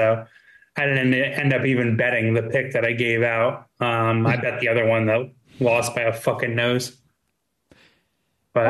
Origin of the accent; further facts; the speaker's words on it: Saratoga Springs, New York, United States; I'm from Saratoga, New York. The racetrack is right in my backyard.